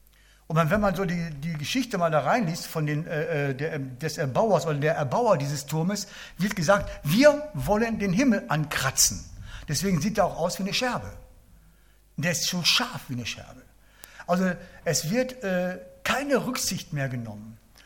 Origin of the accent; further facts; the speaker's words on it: Hamburg, Germany; Ich bin ein Hamburger und jeder weiß das.